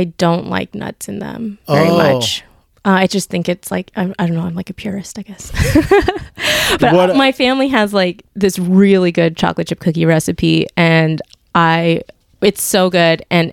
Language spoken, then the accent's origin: English; Montana, United States; So I didn't like pursue that because I grew up in Montana. So, it wasn't like a huge scene.